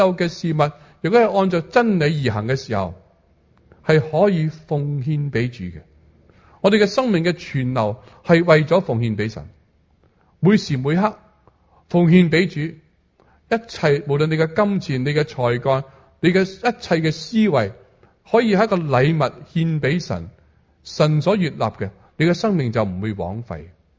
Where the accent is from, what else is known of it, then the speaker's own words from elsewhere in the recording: Guangdong, China; 我們是四邑人，台山、恩平、開平那些人呢